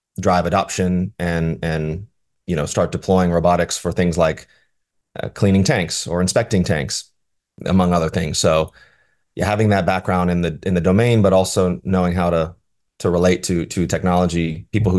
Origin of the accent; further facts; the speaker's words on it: Appalachia, United States; Well, I grew up in the United States in the Appalachian region, which has a pretty strong history of energy.